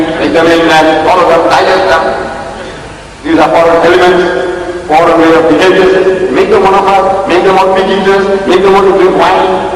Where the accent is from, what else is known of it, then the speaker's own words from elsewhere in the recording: Surat, Gujarat, India; English is a second language; moved away; I was born in India. After 50 years, I returned to see.